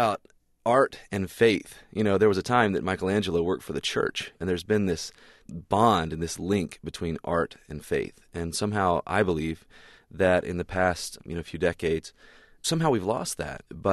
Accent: the South, United States; Certainly, I was raised in the South, you know, Christian home and family.

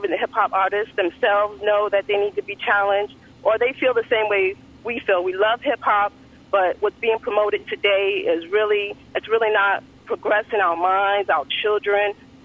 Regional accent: Bronx, New York, United States; I grew up on it. I grew up in the Bronx. I was 6 years old going to gyms

